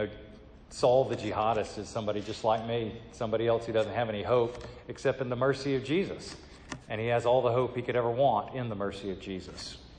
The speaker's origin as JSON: {"language": "English", "region": "Georgia", "country": "United States", "tie": "born or raised there", "said": "I'm a Christian because I was raised by Baptists in Georgia."}